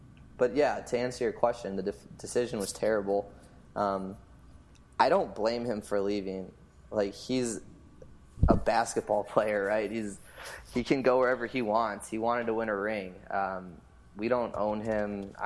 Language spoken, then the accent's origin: English; Cleveland, Ohio, United States; I'm from Cleveland. I love it. My family's there. My friends are there.